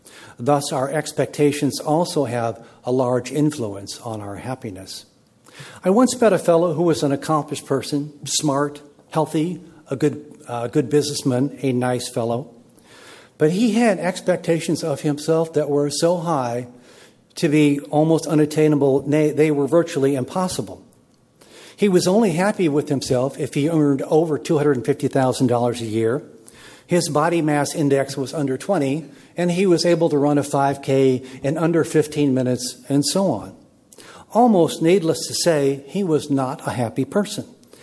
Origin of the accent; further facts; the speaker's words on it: United States; So I will never again take for granted my own copious blessings as an American.